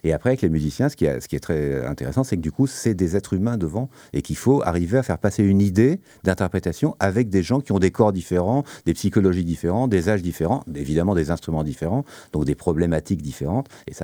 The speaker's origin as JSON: {"language": "French", "town": "Paris", "region": "Île-de-France", "country": "France", "said": "c'était plutôt à Paris parce que je suis parisien"}